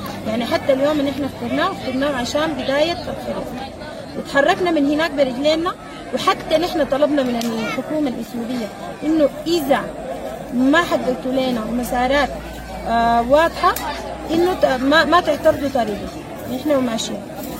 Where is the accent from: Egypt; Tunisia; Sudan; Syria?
Sudan; يا إما ترجعونا بلدنا السودان.